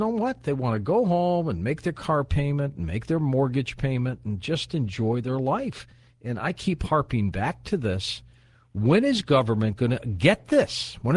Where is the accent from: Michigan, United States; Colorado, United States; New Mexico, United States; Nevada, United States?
Michigan, United States; Detroit; I'm a kid from Detroit, and so I love my Detroit Lions and Tigers and Red Wings and Pistons.